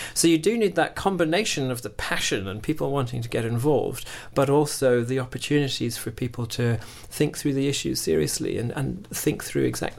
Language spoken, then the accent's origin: English; Scotland, United Kingdom; moved away; I'm originally from Scotland, so I have lots of friends in Scotland